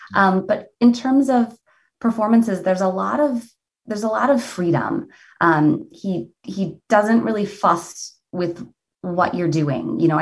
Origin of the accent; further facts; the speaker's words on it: Redford, Michigan, United States; So I grew up in Redford, and my grandmother basically lived on the other side, for those of you who are from Detroit.